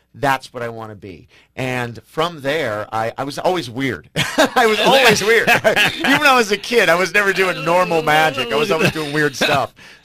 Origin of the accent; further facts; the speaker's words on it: Ireland; And, you know, being Irish, it's just comes natural to me.